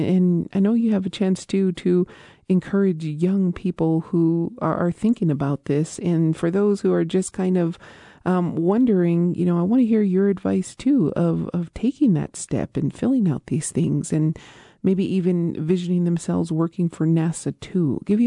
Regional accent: Isleta Pueblo, New Mexico, United States; from Isleta Pueblo.

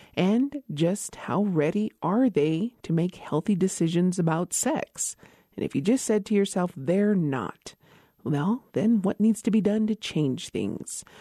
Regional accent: Isleta Pueblo, New Mexico, United States; from Isla de Pueblo.

